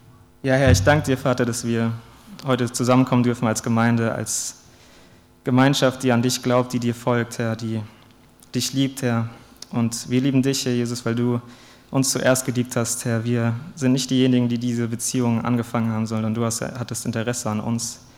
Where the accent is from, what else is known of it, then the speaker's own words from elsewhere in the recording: Hesse, Germany; ich komme aus Hessen, aus der Gegend bei Frankfurt und bin da auch christlich aufgewachsen.